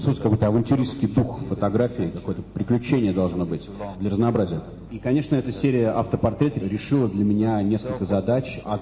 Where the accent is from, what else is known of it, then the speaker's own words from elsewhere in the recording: Netherlands; этот проект я делал в своей родной деревне, голландской, откуда я родом.